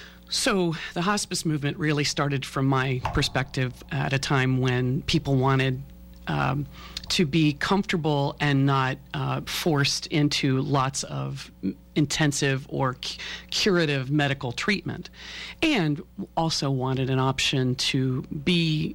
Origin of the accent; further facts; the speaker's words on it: Cincinnati, Ohio, United States; I moved back to Cincinnati. I'm from Cincinnati. I moved back here began working with a hospice here in town